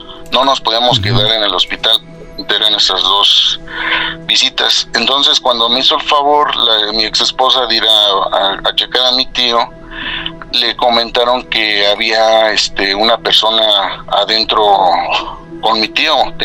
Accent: Coacalco, State of Mexico, Mexico; Soy de Coacalco, Estado de México.

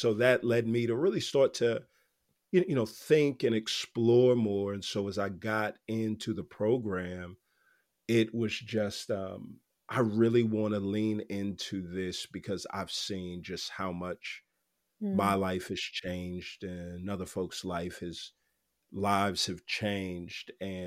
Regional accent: Houston, Texas, United States; moved away as an adult; Like, I grew up in Houston, Texas. I left in 2002 to go to college and I haven't lived there since.

